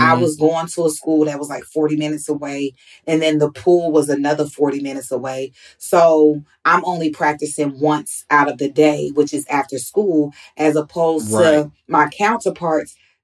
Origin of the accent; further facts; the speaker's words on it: Atlanta, Georgia, United States; I'm just grateful that, you know, I grew up in Atlanta where my coach didn't play that.